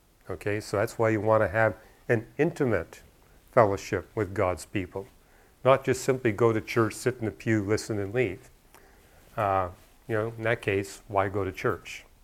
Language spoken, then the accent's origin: English; Vancouver, British Columbia, Canada; So where I grew up in Vancouver, probably 1% or less of the population were Bible-believing Christians.